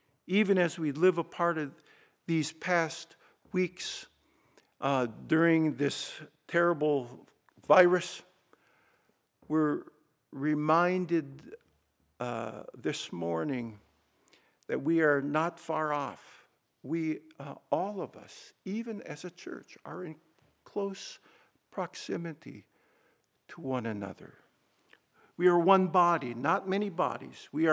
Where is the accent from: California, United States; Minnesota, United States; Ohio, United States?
Minnesota, United States; Think of my home state of Minnesota.